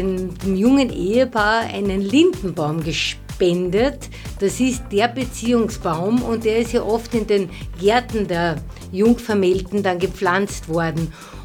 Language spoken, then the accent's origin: German; Carinthia, Austria; wir sind Exilkärntner. Und ja, ich lebe mittlerweile seit 30 Jahren in Niederösterreich und mein Mann seit 35 Jahren